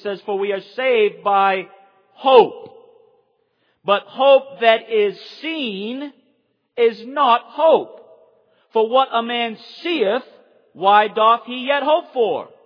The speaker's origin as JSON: {"language": "English", "region": "Maine", "country": "United States", "said": "I mean, I'm from the old school. I'm from Southern Maine, okay?"}